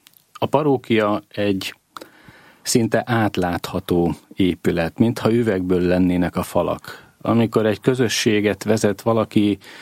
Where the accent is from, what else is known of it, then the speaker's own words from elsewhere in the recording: Szabolcs-Szatmár-Bereg, Hungary; Én, aki a nyírségből származom, vagy legalábbis a családom egy része a nyírségből jön, ahol hát a homokdombokon kívül azért nagy hegyeket sokáig nem láttam